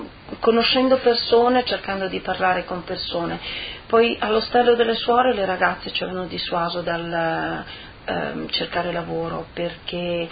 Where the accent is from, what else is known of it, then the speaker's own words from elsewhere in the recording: Latisana, Friuli-Venezia Giulia, Italy; also born or lived in Lignano; sono nata alla Tisana, in provincia di Udine, l'8 aprile del 64. E niente, poi vabbè, sempre abitato più o meno diciamo nella zona.